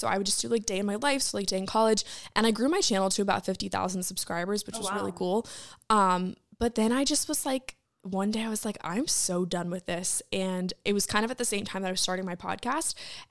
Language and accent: English; Maryland, United States; I am from Maryland.